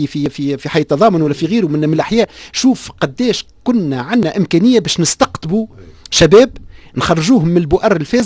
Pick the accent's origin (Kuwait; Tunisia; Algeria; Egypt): Tunisia; شفت القناطر اللي احنا موجودين عندنا في تونس